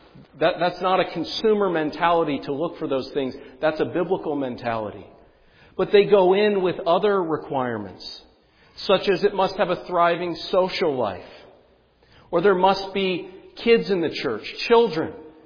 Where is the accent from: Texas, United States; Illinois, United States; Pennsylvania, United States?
Pennsylvania, United States; where I'm actually from the Susquehanna Valley.